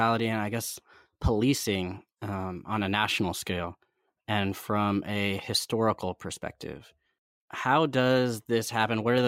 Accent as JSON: {"language": "English", "town": "Berkeley", "region": "California", "country": "United States", "tie": "born or raised there", "said": "I mean, I grew up in Berkeley. My mom's white, but my dad's Aboriginal Australian."}